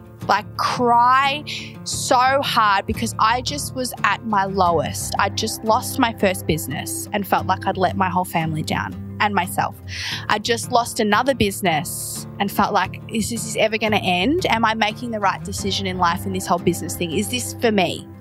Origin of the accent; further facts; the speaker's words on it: Melbourne, Victoria, Australia; And I'm from Melbourne, Australia, so I grew up around Melbourne